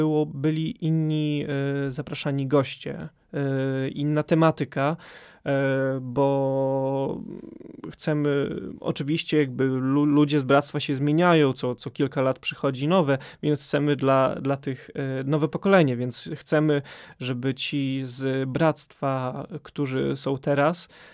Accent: Bielsko-Biała, Silesian Voivodeship, Poland; jako że jestem z Bielska, to wyjeżdżałem rano

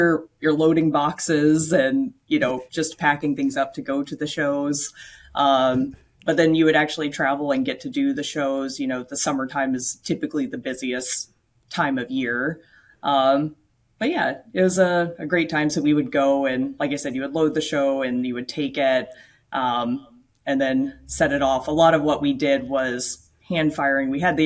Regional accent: South Carolina, United States; also born or lived in Boston; now in California, United States; So I grew up in South Carolina, was born and raised there, went to school there at the University of South Carolina.

